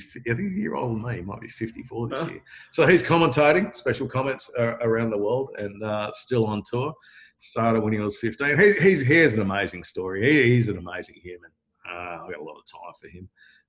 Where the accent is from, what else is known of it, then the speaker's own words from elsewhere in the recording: Margaret River, Western Australia, Australia; also born or lived in Bali; growing up in the Margaret River region, WA, as well, and here, and Bali's second home